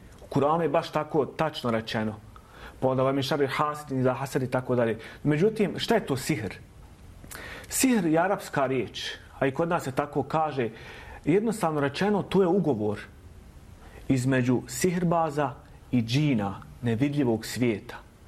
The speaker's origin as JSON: {"language": "Bosnian", "country": "Bosnia & Herzegovina", "said": "Ne samo kod nas u Bosni i Hercegovini, nego i po arapskom svijetu i u Turskoj."}